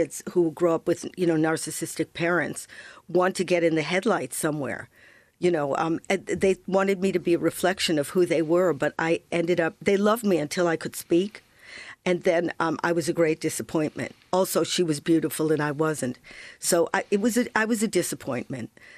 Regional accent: Evanston, Illinois, United States; I was locked in my house where I grew up in Evanston.

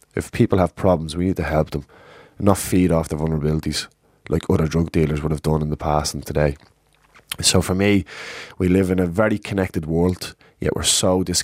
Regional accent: Ireland; And as Irish people, we've shown really important change over the last 2 to 3 years with the same-sex marriage and the repeal of the eighth. So change, Irish people are now open to change.

